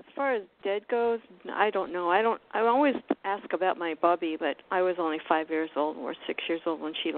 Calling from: Miami, Florida, United States; in Miami.

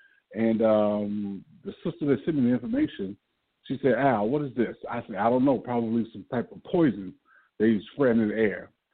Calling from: Chicago, Illinois, United States; Calling from Chicago, Illinois.

